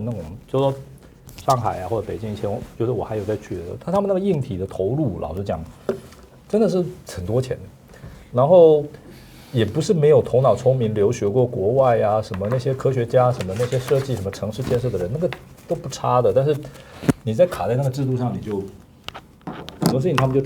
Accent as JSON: {"language": "Chinese", "country": "Taiwan", "tie": "born or raised there", "said": "因为我个人在台湾长大"}